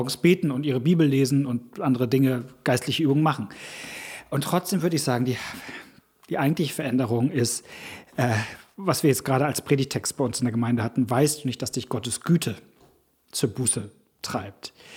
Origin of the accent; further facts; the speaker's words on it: Germany; Ich bin Deutscher.